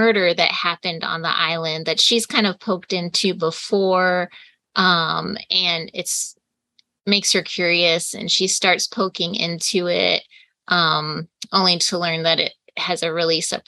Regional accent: Ohio, United States; And I'm from Ohio.

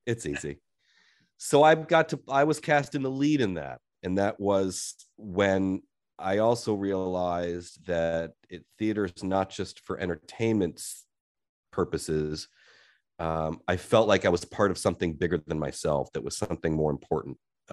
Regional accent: Cleveland, Ohio, United States; I grew up in Cleveland and I went to college in Boston, and that was, you know, it was a new environment.

